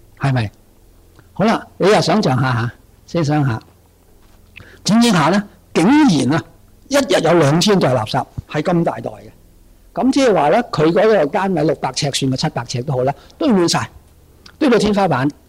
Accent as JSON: {"language": "Cantonese", "country": "Hong Kong"}